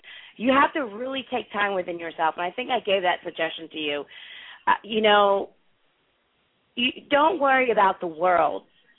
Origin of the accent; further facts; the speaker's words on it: Philadelphia, Pennsylvania, United States; I'm from Philadelphia, okay? I know what our environment is up there. I don't like going home.